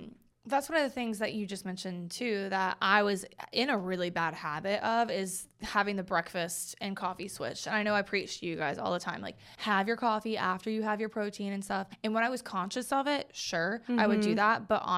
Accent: the South, United States; We're from the, well, I'm from the South.

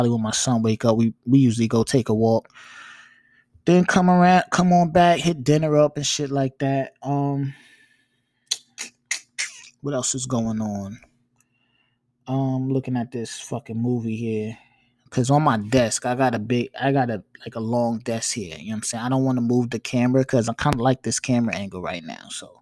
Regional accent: New York, United States; I'm a New Yorker that don't wear Tims.

